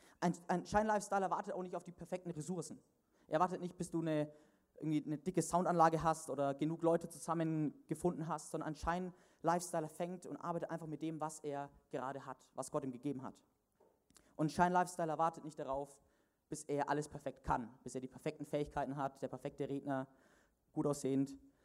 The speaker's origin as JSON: {"language": "German", "region": "Bavaria", "country": "Germany", "tie": "born or raised there", "said": "bei uns in Bayern in der Schule, da war es immer so, die Lehrer haben immer gesagt, es gibt keine dummen Fragen"}